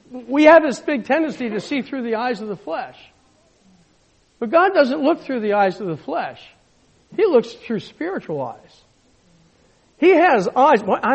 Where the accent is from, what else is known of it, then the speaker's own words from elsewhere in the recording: England, United Kingdom; I'm from England.